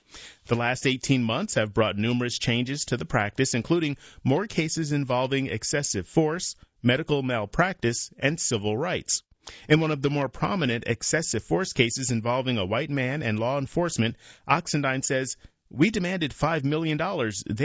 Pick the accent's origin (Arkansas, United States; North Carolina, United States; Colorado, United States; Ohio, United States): North Carolina, United States; Robbins; from where I grew up back in Robbins